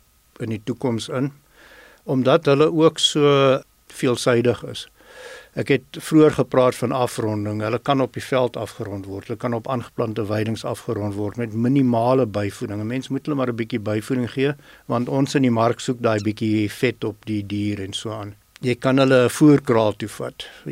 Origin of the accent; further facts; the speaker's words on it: Pretoria, Gauteng, South Africa; Ek het in Pretoria groot geword.